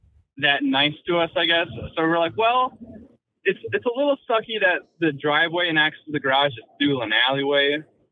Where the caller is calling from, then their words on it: Dubuque, Iowa, United States; Calling in from Iowa. Up in Dubuque today.